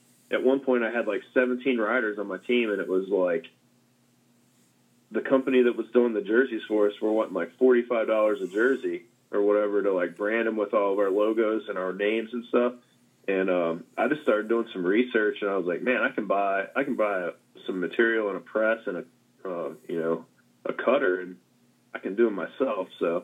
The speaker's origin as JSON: {"language": "English", "town": "Petersburg", "region": "Kentucky", "country": "United States", "tie": "born or raised there", "said": "I grew up in Petersburg, Kentucky, and there's a guy that lived near me that was like a 9-time national like champion motorcycle racer."}